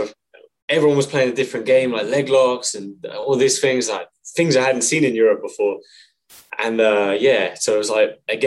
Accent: England, United Kingdom; So I'm from England. I trained in a little, like a little village in England.

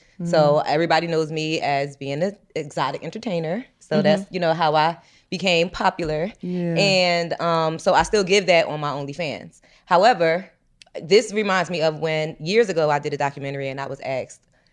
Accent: Philadelphia, Pennsylvania, United States; now in Atlanta, United States; we're from Philly, and the money is better in Atlanta.

